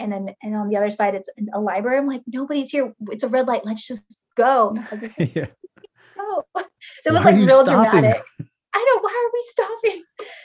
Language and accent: English; Pacific Northwest, United States; My husband actually, because we're from the Northwest